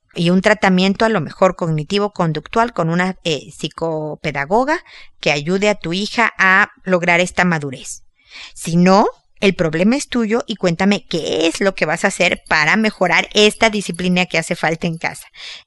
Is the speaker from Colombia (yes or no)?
no; Mexico; como decimos en, no sé si en mi tierra, México, o en mi familia, se le resbalen las cosas